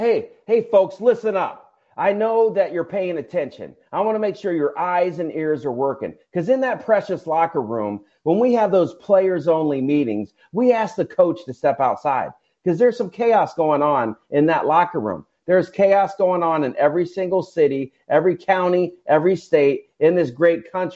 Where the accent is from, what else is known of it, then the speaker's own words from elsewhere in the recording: Ohio, United States; I'm proud to be from Ohio, but I'm also an American.